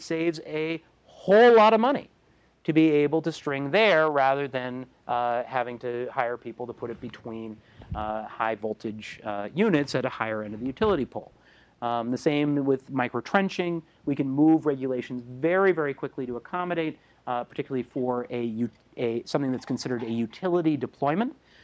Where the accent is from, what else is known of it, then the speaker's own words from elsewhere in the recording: Vermont, United States; I grew up in Vermont, went to Hanover High School in Hanover, New Hampshire, because we actually have a bi-state education system